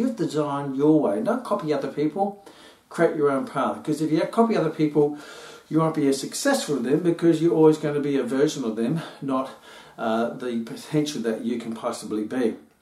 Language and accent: English; Papua New Guinea; I remember when I was a young kid, growing up in New Guinea, I used to go and buy a can of Coke for 5 cents.